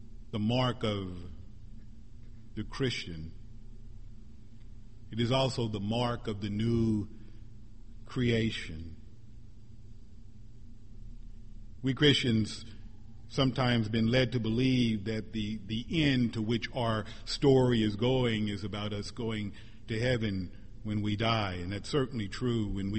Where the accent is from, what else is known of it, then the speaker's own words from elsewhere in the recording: Missouri, United States; what's going on in my home state, Missouri, and in Alabama about abortion